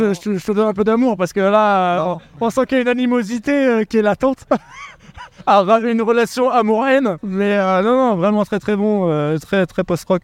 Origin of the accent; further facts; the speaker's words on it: Tournai, Wallonia, Belgium; Donc, on est originaire de Tournai, qui est la première ville quand tu quittes la France, en fait.